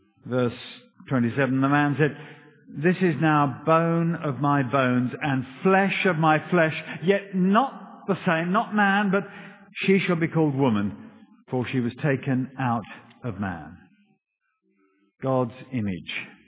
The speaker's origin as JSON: {"language": "English", "country": "United Kingdom", "said": "Now, we're British."}